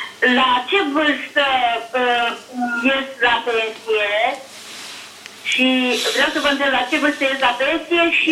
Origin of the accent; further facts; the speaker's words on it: Moldova Nouă, Caraș-Severin, Romania; din Moldova 9, județul Caraș-Severin.